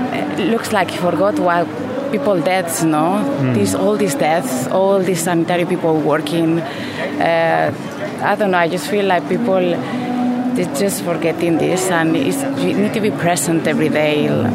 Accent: Spain; English is a second language; now in Leicester, United Kingdom; And also because I'm from Spain, and in Spain the situation was quite bad too. And I feel like here in Leicester as well

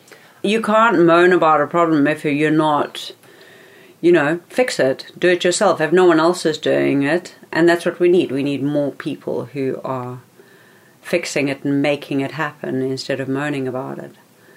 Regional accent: Johannesburg, Gauteng, South Africa; You know, even though I come from Joburg, there isn't that same kind of vibe.

